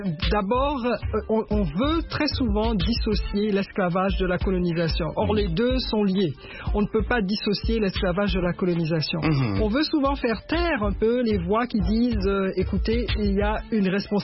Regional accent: Martinique; first language French; Je suis de la Martinique. Ma famille est d'origine de la Martinique.

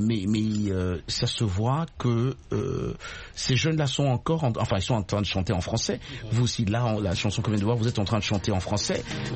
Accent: Kinshasa, DR Congo; Chez moi, à Kinshasa, musique qui a pas mis colo.

